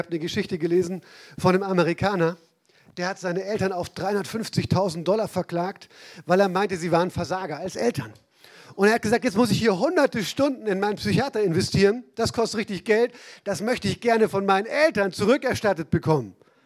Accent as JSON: {"language": "German", "region": "Baden-Württemberg", "country": "Germany", "said": "Und als Badener wissen wir alle, wer das ist."}